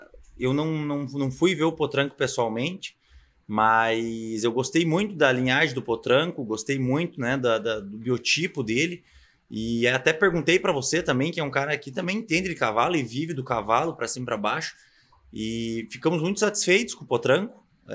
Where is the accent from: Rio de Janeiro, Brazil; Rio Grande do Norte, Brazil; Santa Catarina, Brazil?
Santa Catarina, Brazil; Rio Negrinho; also born or lived in Curitiba; Eu nasci em Curitiba, porém fui morar em Rio Negrino, morei até uns 17, 18 anos, né?